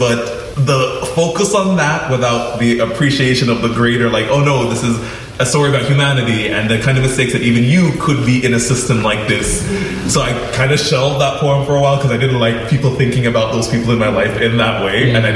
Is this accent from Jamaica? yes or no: yes; Jamaica; So I grew up in Jamaican Pentecost, which was a very difficult experience as a queer, racialized person who was aware of colonialism and all the wildness of being in the Caribbean.